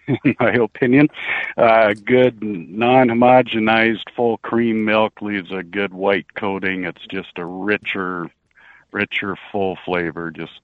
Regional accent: Washington, United States; We're originally from Northwest Washington, and we dairied there.

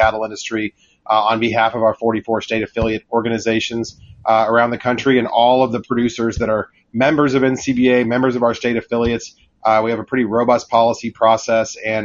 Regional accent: Arizona, United States; I'm from Arizona originally, any of us that have families that settled the West

